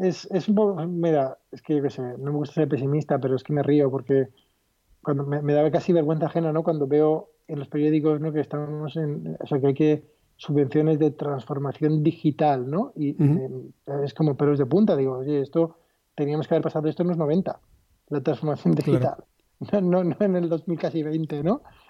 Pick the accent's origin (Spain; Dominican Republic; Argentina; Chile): Spain; Alicante, Valencian Community; mira, yo soy de Alicante y cerca de aquí, en Valencia, está